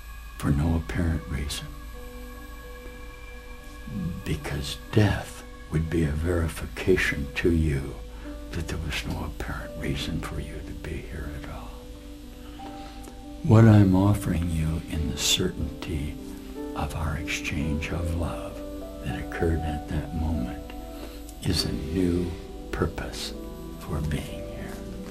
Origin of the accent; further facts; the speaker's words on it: United States; my determination to justify a goal of peace and harmony and love that I could find in my country as an American, and I found it.